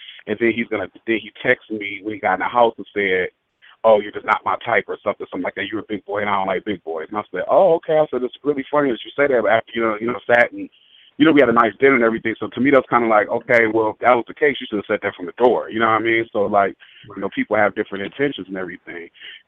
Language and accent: English; Michigan, United States; I'm not from Pittsburgh, I'm from Michigan